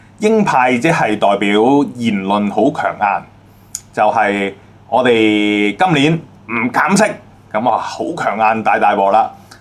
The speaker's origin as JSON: {"language": "Cantonese", "country": "United States", "said": "再喺美國亂做生意賺我哋美國人錢啦"}